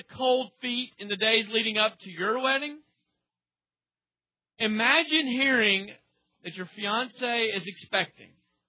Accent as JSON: {"language": "English", "region": "Oklahoma", "country": "United States", "said": "Do I believe it just because I'm from Oklahoma?"}